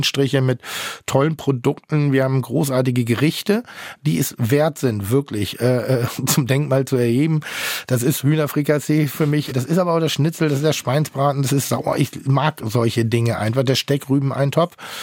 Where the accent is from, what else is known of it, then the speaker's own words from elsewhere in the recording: Schleswig-Holstein, Germany; now in Hamburg, Germany; Grundsätzlich ist meine Heimat Norddeutschland. Ich bin in Schleswig-Holstein geboren und groß geworden und bin dann nach Hamburg gezogen und ich bin, glaube ich, auch eine gesunde Mischung aus beiden.